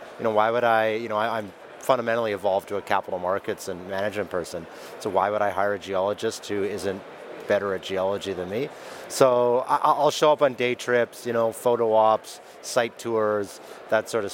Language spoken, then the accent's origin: English; Ross River, Yukon, Canada; And the nearest town is a small village, about 300 people, called Ross River. It's actually my hometown. So it's about 200 kilometers away. It's near and dear to my heart.